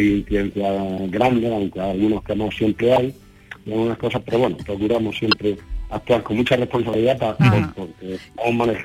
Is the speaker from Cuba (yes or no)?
no; Olula, Andalusia, Spain; nosotros el gentilicio que utilizamos cuando somos nacidos y criados en Olula, además de olulenses, somos cebolleros y cebolleras.